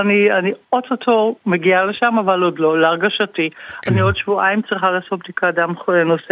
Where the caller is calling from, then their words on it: Netherlands; אני מדברת מהולנד.